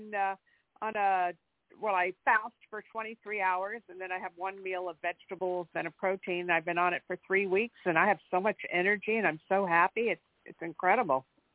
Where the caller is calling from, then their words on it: California, United States; I'm calling from California.